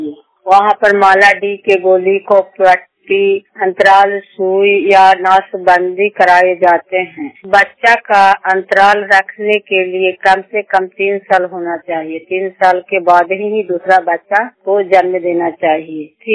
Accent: Gokulpur, Bihar, India; ग्राम गोकुलपुर प्रखंड चलरी जिला नालंदा की निवासी हूँ।

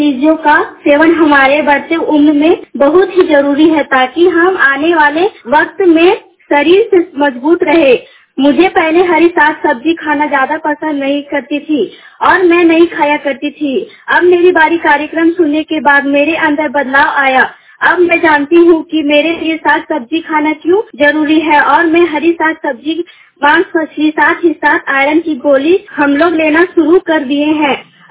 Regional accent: Vishnugarh, Jharkhand, India; मैं विष्णुगढ़ जिला हजारीबाग की रहने वाली हूँ।

